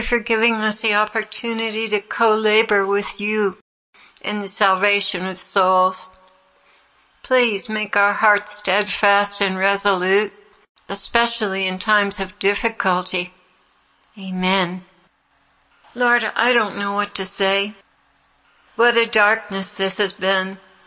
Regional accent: Indonesia; I'm from Indonesia, a country where many Javanese people only have one name.

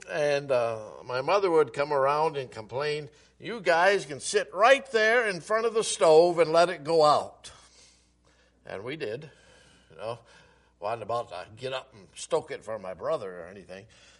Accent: New York, United States; Where I was brought up in Western New York, I noted, I have on my phone the weather

